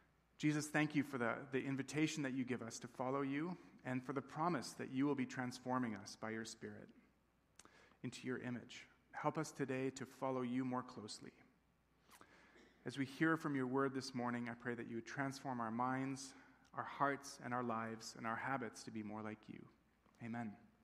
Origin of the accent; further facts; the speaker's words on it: Tanzania; Some of you may know that I grew up in Tanzania in East Africa.